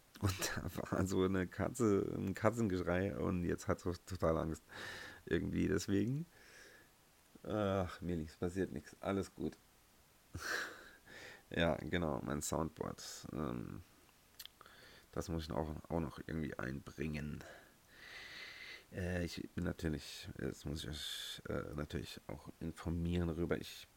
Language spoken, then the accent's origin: German; Saarland, Germany; born or raised there